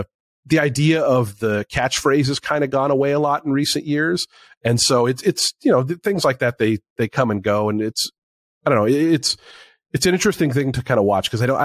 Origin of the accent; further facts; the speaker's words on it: Seattle, Washington, United States; but a t-shirt and you know, I'm from Seattle. So 58 in the morning, sign me up.